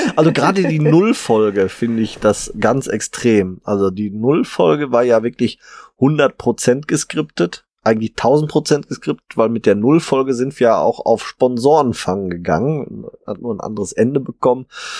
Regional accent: North Rhine-Westphalia, Germany; so sagt man doch bei uns im Ruhrpott

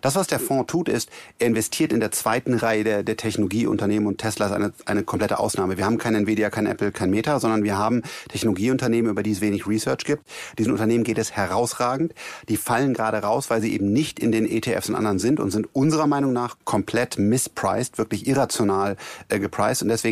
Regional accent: North Rhine-Westphalia, Germany; Wir sind ja alle Rheinländer.

